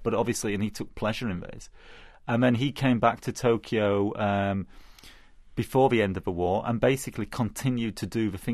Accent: Leeds, Yorkshire and the Humber, United Kingdom; even when I was growing up in Leeds, in Yorkshire, you could still find, you know, the bomb craters from the war, even in the 70s.

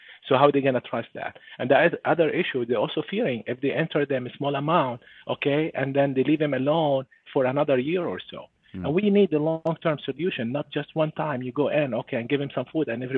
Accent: Zabadani, Rif Dimashq, Syria; I'm from Zabadani. Zabadani is the main area, and there's nearby two villages. One is Madaya, and the other one is Buludan.

